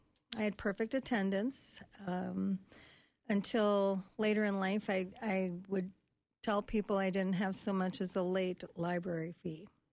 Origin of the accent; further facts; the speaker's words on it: Michigan, United States; I grew up in the Upper Peninsula, so also known as a Youper.